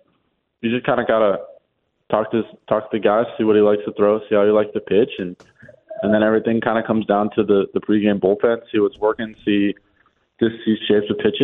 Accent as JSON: {"language": "English", "town": "Buffalo", "region": "New York", "country": "United States", "said": "I mean, I'm from Buffalo, so we like the. I'm a big thin crust pizza guy"}